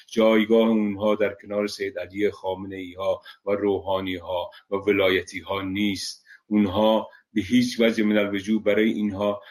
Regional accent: Iran; من به عنوان یک ایرانی

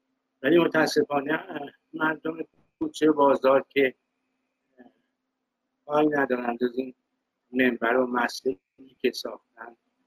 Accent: Isfahan, Iran; born there; خب من که در شهر اصفهان متولد شدم

